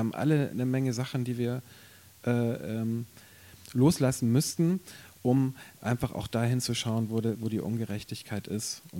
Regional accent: Hamburg, Germany; So, ich bin aufgewachsen bei den Linken in Hamburg.

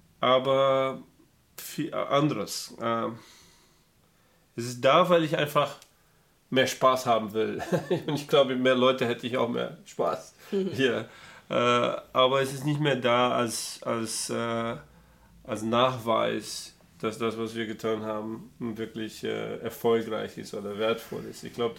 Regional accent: Brazil; German is a second language; also ich erinnere mich, als ich als Teenager in Brasilien schaute und überlegte, kann ich jemals, ne, nach Deutschland oder nach Europa

